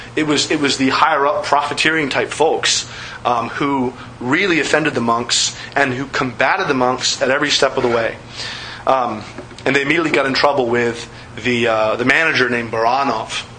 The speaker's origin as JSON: {"language": "English", "region": "Florida", "country": "United States", "said": "I'm from Florida. I know the stories."}